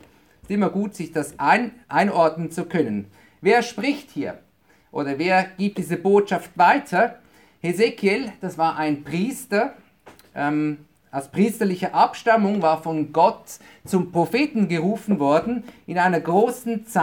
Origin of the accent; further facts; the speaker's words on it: Zurich, Switzerland; nämlich in meine Heimatstadt Zürich in der Schweiz.